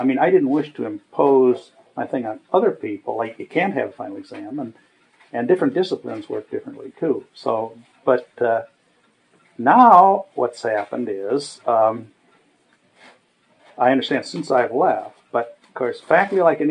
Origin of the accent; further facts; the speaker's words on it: Ohio, United States; and of course I was from Ohio, you know, the Midwest, different background.